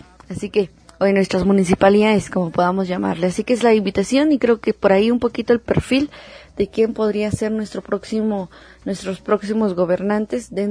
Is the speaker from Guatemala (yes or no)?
yes; Guatemala; conozca las luchas de cada uno de nosotros como pueblos guatemaltecos, como pueblos de la periferia de Guatemala